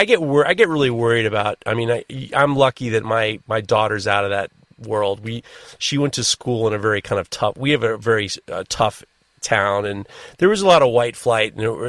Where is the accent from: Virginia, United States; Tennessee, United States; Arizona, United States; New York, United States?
New York, United States; New York City; growing up in New York City, I've never had to get in any fights because I've talked my way out of muggings three times.